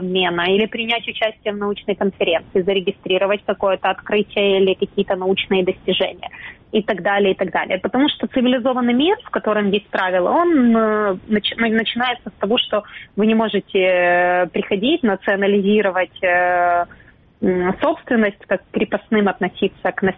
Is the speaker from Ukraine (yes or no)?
yes; Crimea, Ukraine; Таврический национальный университет я заканчивала сама, потому что я сама из Крыма.